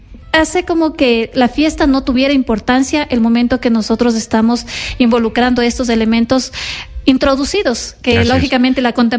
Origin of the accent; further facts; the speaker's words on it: Ecuador; como ecuatorianos nos gusta ser los únicos